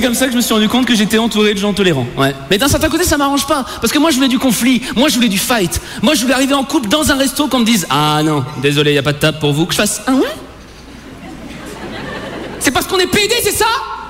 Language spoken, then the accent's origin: French; France; J'ai 28 ans, je suis français, gaucher, homo, j'ai la barbe rousse.